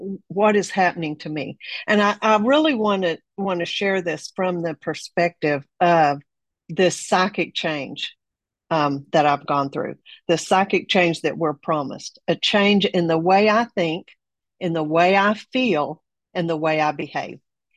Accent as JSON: {"language": "English", "town": "Amarillo", "region": "Texas", "country": "United States", "lives_now": "Bay Area, United States", "said": "I'm from the Bay Area of California, originally from Amarillo, Texas."}